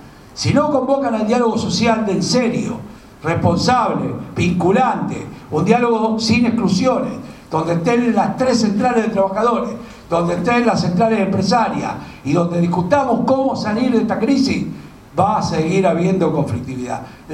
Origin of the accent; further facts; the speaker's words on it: Junín, Buenos Aires Province, Argentina; Si yo soy de Junín, provincia de Buenos Aires, ustedes lo saben, Junín es la zona de la pampa húmeda, de las tierras más caras de la Argentina.